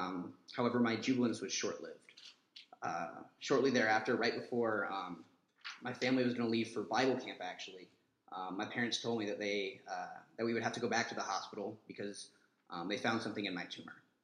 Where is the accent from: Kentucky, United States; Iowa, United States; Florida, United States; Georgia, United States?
Iowa, United States; West Des Moines; I was born and raised a Christian in West Des Moines, Iowa.